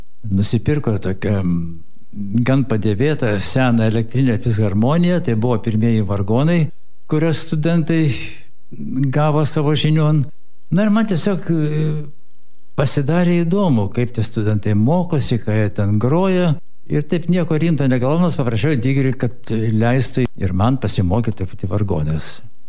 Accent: Kaunas, Kaunas County, Lithuania; now in Vilnius, Lithuania; Pradėjau Kaune, nes gimiau Kaune ir 10 pirmųjų savo gyvenimo metų taip pat praleidau Kaune.

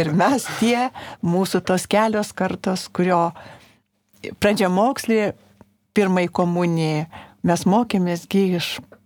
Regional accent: Lithuania; mes tie, kur čia esam gimę ir augę Šiaurės Lietuvoje

